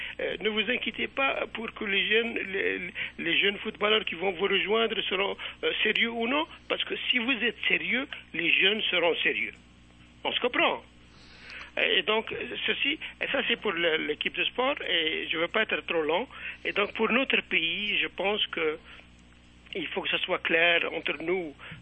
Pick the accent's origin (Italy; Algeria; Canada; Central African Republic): Algeria; en tant qu'Algérien.